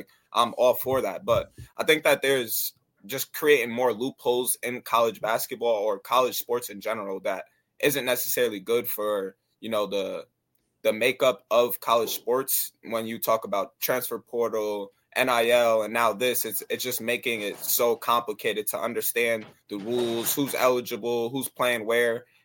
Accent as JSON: {"language": "English", "town": "Albany", "region": "New York", "country": "United States", "said": "so I'm from Albany"}